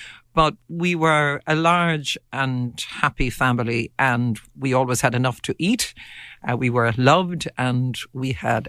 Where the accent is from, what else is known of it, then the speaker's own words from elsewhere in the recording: Ferns, Leinster, Ireland; I had a great childhood. I grew up in a townland, Coolator, which in those days would have been astonishingly rural. As you know, Wexford, County Wexford, is now home